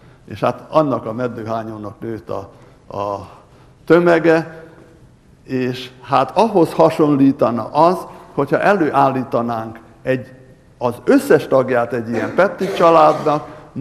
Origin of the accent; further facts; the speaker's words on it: Transylvania, Romania; az a helyzet, hogy én egy kis erdélyi faluban születtem, ahol aranybánya volt.